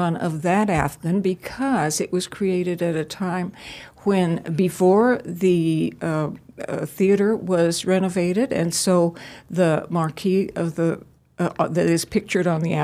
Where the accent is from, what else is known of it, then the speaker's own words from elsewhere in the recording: Guatemala; I grew up in Guatemala